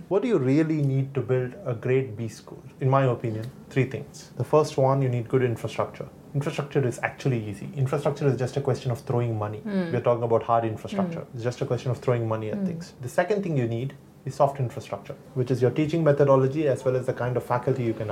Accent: Tamil Nadu, India; I'm from Tamil Nadu. First 17 years of my life I spent in the state.

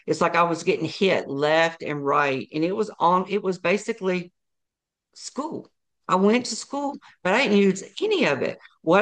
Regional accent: Alabama, United States; because I'm from Alabama and I grew up in the church

